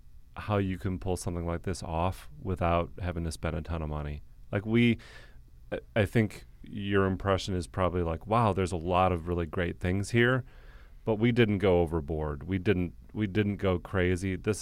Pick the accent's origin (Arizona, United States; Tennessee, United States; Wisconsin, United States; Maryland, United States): Wisconsin, United States; I grew up in Wisconsin.